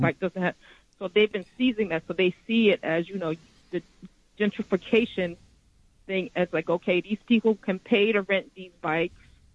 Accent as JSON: {"language": "English", "town": "Brownsville", "region": "New York", "country": "United States", "tie": "born or raised there", "said": "And I grew up in Brownsville. Then I was 11. We moved to Bedford-Stuyvesant."}